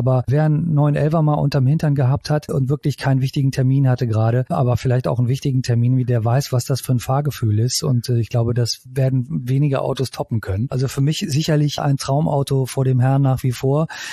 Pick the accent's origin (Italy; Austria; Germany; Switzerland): Italy; ich bin in Italien aufgewachsen